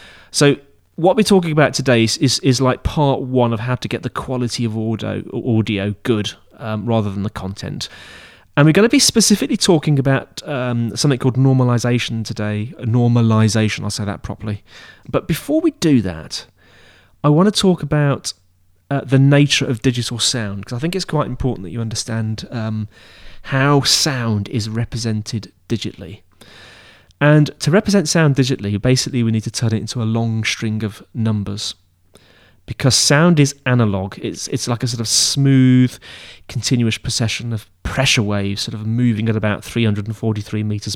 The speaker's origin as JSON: {"language": "English", "town": "Brighton", "region": "South East England", "country": "United Kingdom", "said": "I think I said that, didn't I? I'm from Brighton, which is in the UK, right at the bottom, where it's very sunny."}